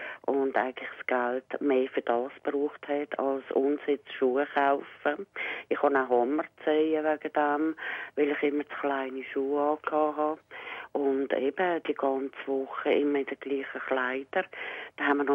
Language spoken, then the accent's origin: German; Altstetten, Zurich, Switzerland; Und zwar bin ich in Altstetten aufgewachsen. Und dann hat es ein Ghetto gegeben.